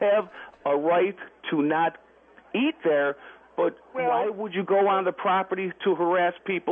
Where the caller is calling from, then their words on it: Buffalo, New York, United States; I'm calling from Buffalo, New York. We don't have any near there.